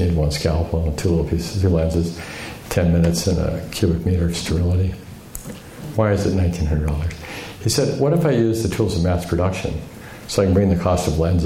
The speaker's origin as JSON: {"language": "English", "country": "Japan", "said": "And I'm from Japan, and we like simple, elegant things."}